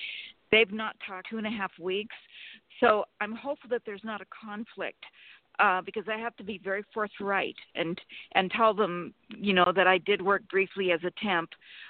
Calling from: Sacramento, California, United States; Sacramento, California.

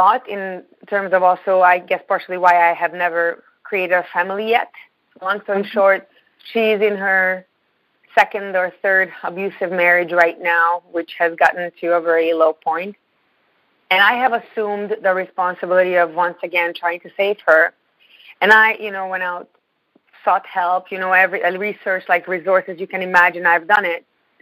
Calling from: Ontario, Canada; I'm calling from Ontario. It's really, really cold.

